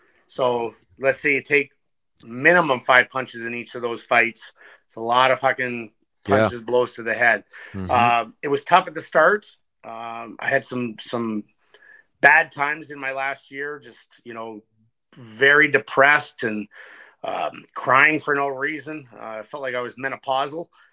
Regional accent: Ottawa, Ontario, Canada; from Ottawa, Ontario.

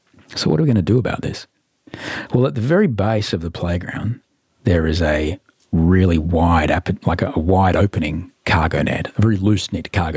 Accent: Brisbane, Queensland, Australia; I grew up in Brisbane

